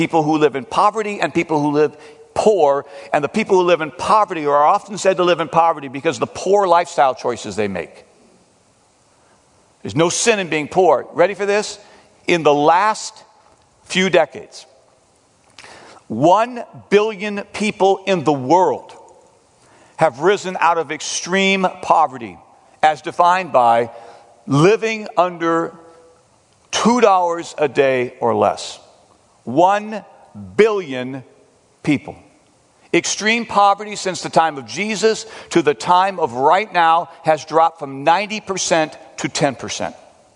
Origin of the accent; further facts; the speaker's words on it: Long Beach, California, United States; El Dorado Foursquare Church in Long Beach, California, which is my hometown.